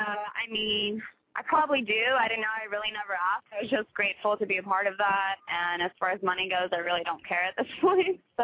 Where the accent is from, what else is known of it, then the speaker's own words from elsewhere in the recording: France; From a very young age, I started taking theater classes and being in plays in Paris because I grew up in France.